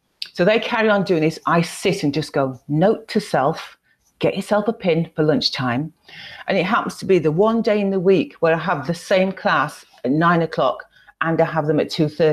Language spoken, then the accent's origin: English; United Kingdom; So I'm from the UK, if you can tell by my accent.